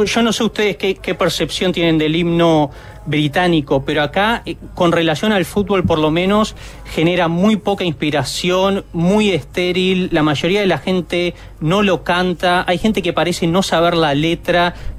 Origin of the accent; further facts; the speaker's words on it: Uruguay; moved away; Como un uruguayo diaspórico, nostálgico